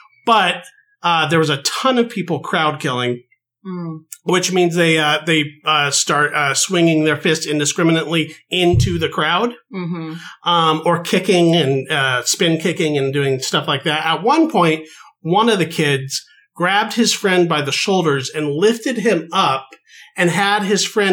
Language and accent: English; Pocatello, Idaho, United States; I went home and visited my folks in my hometown of Pocatello, Idaho.